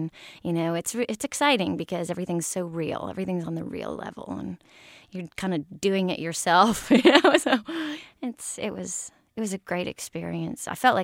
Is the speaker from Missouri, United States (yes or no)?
yes; St. Louis, Missouri, United States; St. Louis was one that got it first. Being my hometown, they were so excited